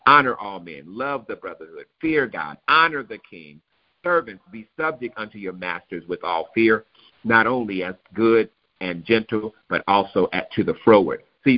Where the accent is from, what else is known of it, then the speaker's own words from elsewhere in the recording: Missouri, United States; I'm from Missouri.